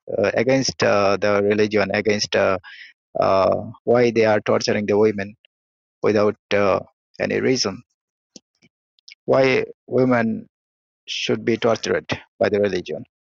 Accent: Bangladesh; I am from Bangladesh and I am from an extreme Muslim family. My parents are Muslim, for that they sent me to an Islamic education institute for education.

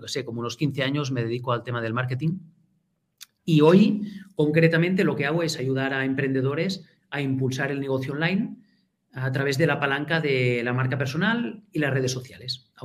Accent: Andorra; yo soy de Andorra, de toda la vida, nacido aquí.

